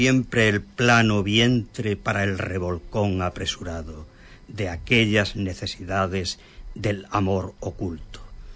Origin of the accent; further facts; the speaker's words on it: Andalusia, Spain; un paraíso de Huelva, que es la sierra onubense, sin menos despreciar o menos valorar a otras comarcas